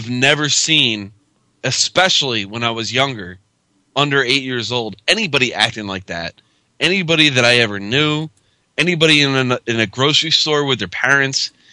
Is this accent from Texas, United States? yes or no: no; New Jersey, United States; I can't believe we're both from Northern New Jersey because no one did that.